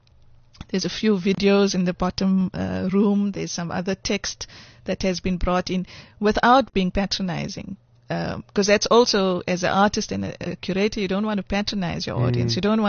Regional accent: South Africa; So for me, I think as a South African, that's what I would hope people would take away from the show.

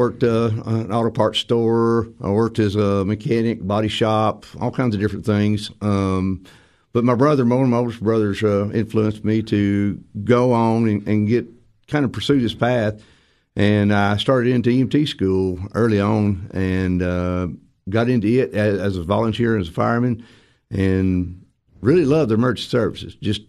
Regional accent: Cookeville, Tennessee, United States; No, I'm not. I'm originally from Cookeville.

